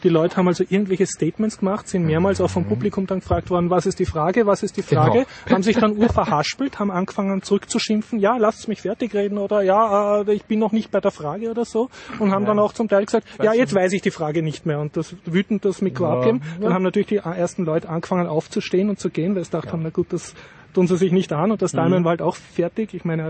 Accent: Austria; German is a second language; was für mich als Österreicher sehr Peinliches passiert

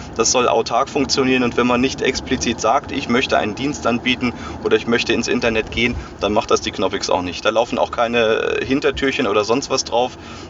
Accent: Germany; Ach, schon aus Deutschland, aber mein Vater ist Österreicher, so. Deswegen habe ich die Staatsbürgerschaft. Damals war das so einfach okay. Geerbt und bin sozusagen Exil-Österreicher.

